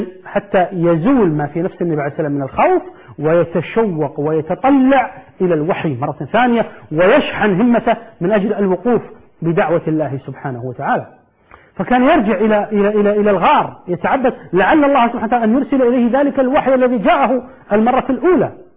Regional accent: Kuwait; عندما ننظر عندنا في الكويت على سبيل المثال

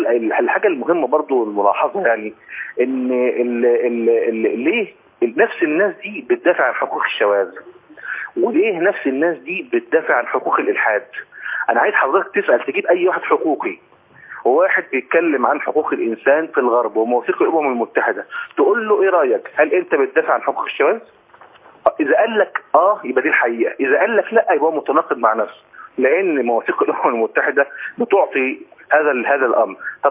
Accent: Egypt; احنا عندنا في مصر

